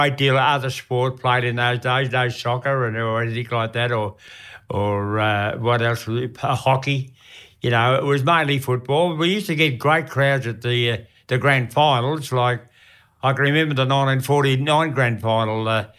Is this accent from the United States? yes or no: no; Ascot Vale, Victoria, Australia; born there; which I was born in Ascot Vale. That's Essendon District.